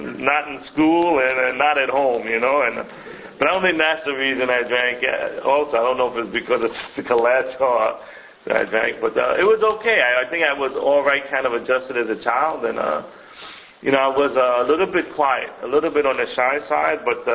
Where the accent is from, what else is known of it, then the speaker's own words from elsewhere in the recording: Crown Heights, New York, United States; Strangely enough, I grew up in Crown Heights. And there's like a religious Hasidic area, you know, in that area, Crown Heights.